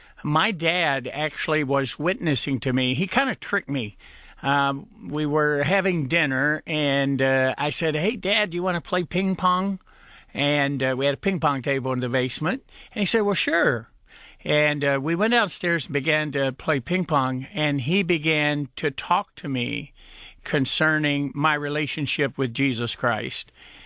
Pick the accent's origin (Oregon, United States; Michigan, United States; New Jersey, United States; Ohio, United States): Michigan, United States; Warren; also born or lived in Lowes, Kentucky; was 5 years old when we moved from Lowes, Kentucky, a small town in western Kentucky, to Michigan, to Warren, Michigan.